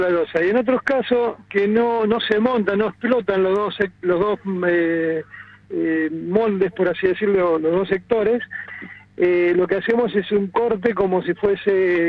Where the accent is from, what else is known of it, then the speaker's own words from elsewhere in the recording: Santa Fe, Argentina; now in Río Grande, Argentina; Yo también soy de Santa Fe.